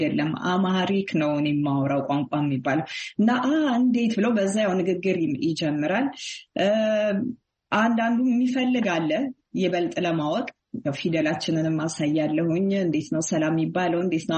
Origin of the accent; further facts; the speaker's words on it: Addis Ababa, Ethiopia; moved away as an adult; also born or lived in Montpellier, France / Washington DC, United States; የተወለድኩትና ያደግኩት አዲስ አበባ ኢትዮጵያ ነው። ከእንግዲህ ከዜሮ ክፍል ከመዋለ ህጻናት እስከ 12ኛ ክፍል 12 ፕላስ 1 በሊሴ ገብረ ማርያም በአዲስ አበባ ከተማ ተምሬያለሁኝ።